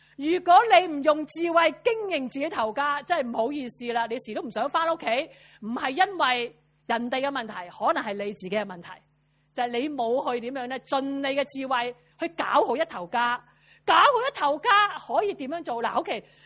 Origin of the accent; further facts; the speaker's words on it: Hong Kong; 你我香港人而家就系咁噶啦，辛辛苦苦去赚钱